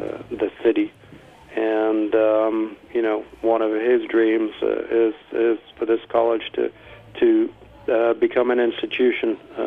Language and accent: English; North West England, United Kingdom; also born or lived in Scotland; Well, I'm originally from Lancashire, in the greater Manchester.